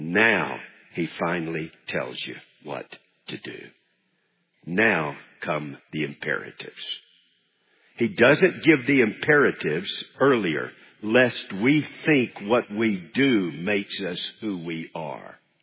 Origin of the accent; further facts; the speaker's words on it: United States; I'm a man, I'm an American, I'm a husband, I'm a father